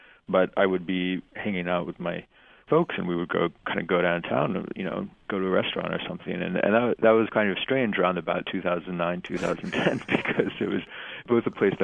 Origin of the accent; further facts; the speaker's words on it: Tulsa, Oklahoma, United States; it's a little bit less clear growing up in Tulsa.